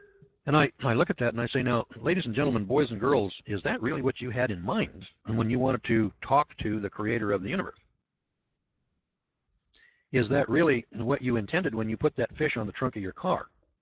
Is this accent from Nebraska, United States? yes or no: no; California, United States; I mean, I was raised here in America just like everybody else, and I was first introduced to religion in Mrs. Fernleaf's chapel.